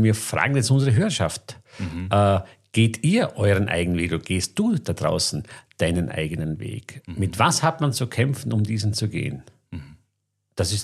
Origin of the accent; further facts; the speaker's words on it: Vorarlberg, Austria; Und das war schon eine Mutprobe als Bregenzer Wälder Junge mit Schulenglisch, ohne Praktikum, einfach ein paar Wochen nach Amerika zu gehen.